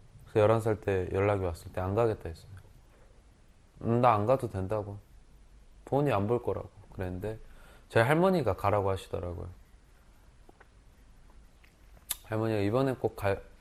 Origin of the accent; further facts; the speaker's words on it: Chongjin, North Hamgyong, North Korea; 제 고향으로 다시 갔을 때, 청진으로 갔을 때